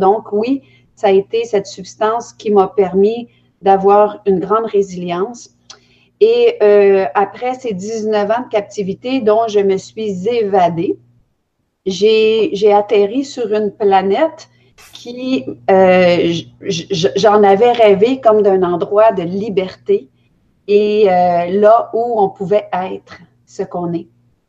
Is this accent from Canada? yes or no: yes; Quebec, Canada; also born or lived in Belgium; je suis née en Belgique, et mes parents nous ont amenés, ma famille et moi, au Québec pour nous donner, si on veut, à un culte secret et clandestin qui se voulait religieux.